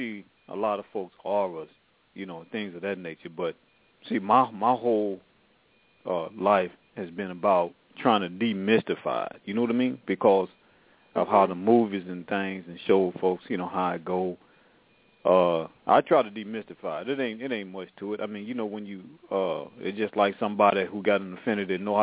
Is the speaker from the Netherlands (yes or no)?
no; Louisiana, United States; born there; also born or lived in Mississippi / Arkansas / Memphis; I was born in Louisiana, and we lived all around the South, you know, Mississippi